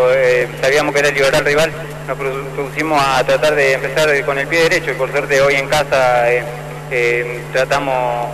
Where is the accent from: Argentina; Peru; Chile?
Argentina; somos argentinos los dos